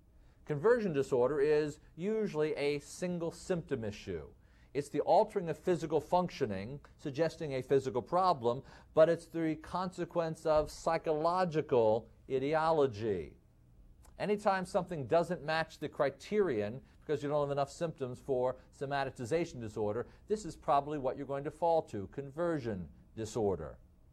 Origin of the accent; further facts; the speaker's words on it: Midwest, United States; accent: Midwestern; or labelle indifference in my Midwestern accent.